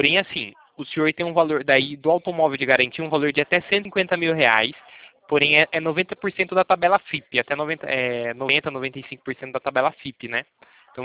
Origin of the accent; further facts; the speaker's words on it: Itatiba, São Paulo, Brazil; Eu sou daqui de Itatiba, do interior de São Paulo.